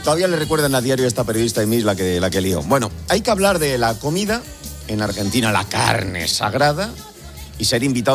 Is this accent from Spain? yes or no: yes; Bilbao, Basque Country, Spain; Aquí, en Bilbao, mi tierra también somos muy dados a eso.